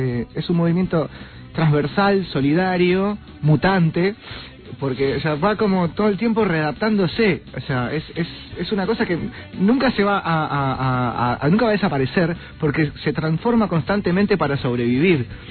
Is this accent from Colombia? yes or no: no; Argentina; la llevamos todos en el ADN, digamos. O sea, sos argentino, no podés no ser peronista.